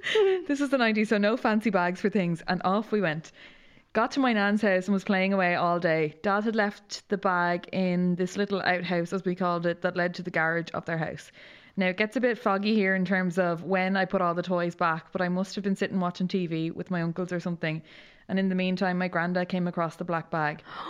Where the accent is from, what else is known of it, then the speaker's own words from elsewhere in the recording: Connacht, Ireland; I'm from Mayo, so that actually means true inconvenience, can't go anywhere, can barely walk outside the door.